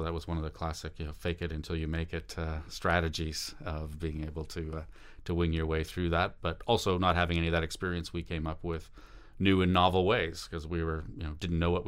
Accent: Calgary, Alberta, Canada; also born or lived in Victoria / Montreal; Grew up in Calgary and went to University of Victoria, as we just mentioned, then did my bachelor's degree at Concordia University in journalism in Montreal.

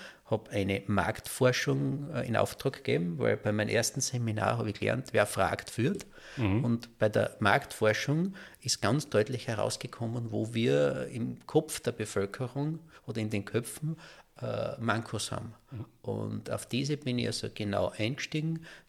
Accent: Köflach, Styria, Austria; born there; Ich bin sogar im Möbelhaus in Köflach geboren

